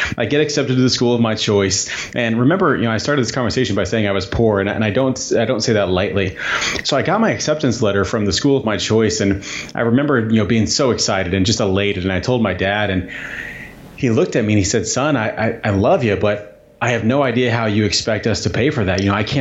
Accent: Indiana, United States; Yeah, so you know, I grew up in Southern Indiana, and if you don't know anything about Southern Indiana, it is, I'm going to be very clear, I loved my childhood, but it's very backwards thinking.

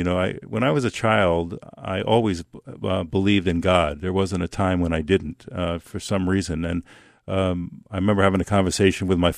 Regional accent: Bethpage, New York, United States; I grew up on Long Island and in New York City, back and forth. Started out in Bethpage on Long Island, went to high school out there

